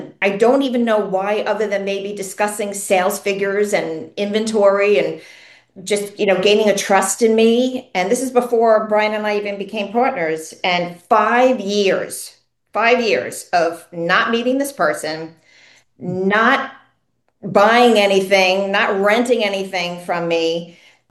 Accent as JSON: {"language": "English", "town": "St. James", "region": "New York", "country": "United States", "tie": "born or raised there", "also_born_or_lived": "Southold", "said": "So I grew up in two areas. I grew up in St. James, just outside of Stony Brook on the North Fork, and also in Southold on the Peconic Bay."}